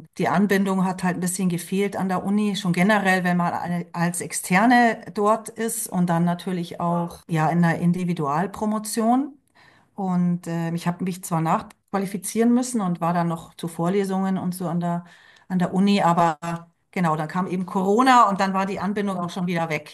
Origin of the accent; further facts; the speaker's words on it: Bavaria, Germany; Ich komme aus dem Münchner Süden in Bayern.